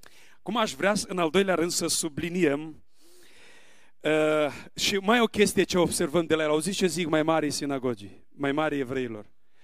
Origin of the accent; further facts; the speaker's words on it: Onești, Bacău County, Romania; Toată copilăria mea, eu m-am născut în Bacău, în Onești, județul Bacău.